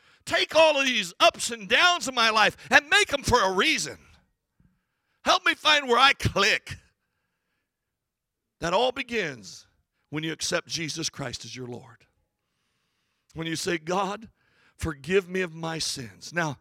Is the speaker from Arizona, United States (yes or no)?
yes; Winslow, Arizona, United States; I was from Winslow High School. You know, the old song … that's where I lived.